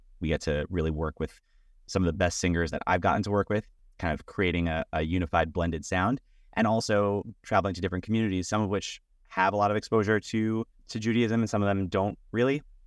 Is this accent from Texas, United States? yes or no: no; Brooklyn, New York, United States; So, I grew up in Brooklyn. At the time when a lot of Ashkenaz Jews were still living in Brooklyn, before it became fully, I guess, Sephardi, or at least in the area of Brooklyn where I was.